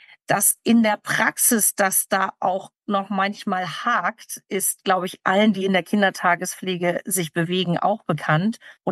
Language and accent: German; Hamburg, Germany; ich komme aus Hamburg, da grenzen wir gleich an mehrere Bundesländer an.